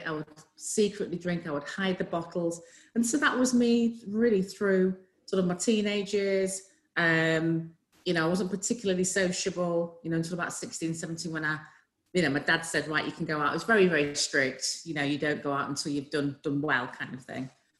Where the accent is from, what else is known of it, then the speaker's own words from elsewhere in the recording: Yorkshire and the Humber, United Kingdom; I was brought up in Yorkshire, very strict kind of African background. Then Nigerian dad, very strict.